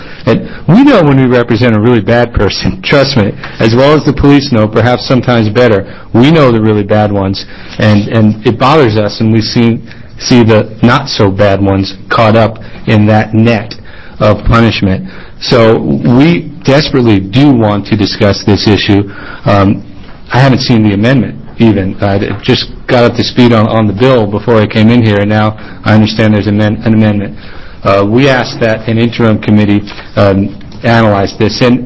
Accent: Bend, Oregon, United States; I'm an attorney from Bend

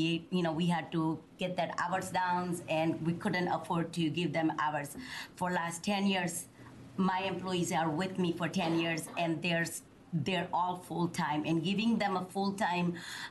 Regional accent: Eugene, Oregon, United States; I am from Eugene, Oregon.

